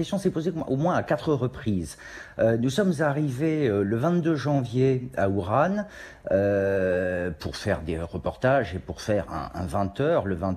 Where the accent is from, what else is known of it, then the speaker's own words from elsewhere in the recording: France; je viens de Wuhan, c'est quand même l'antre du diable et toujours considéré comme tel, même en Chine. Je suis français